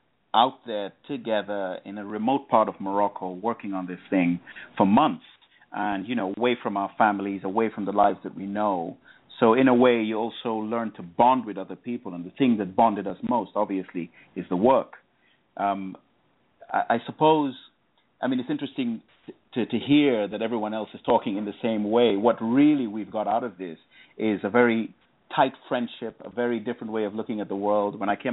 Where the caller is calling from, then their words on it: London, United Kingdom; It's actually afternoon here. I'm calling from London.